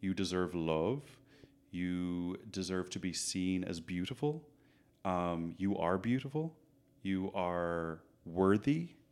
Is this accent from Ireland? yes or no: yes; Ireland; I grew up in Ireland I dealt with what I had to deal with. I think now it's more so, how do I come back to Ireland now and talk about these things?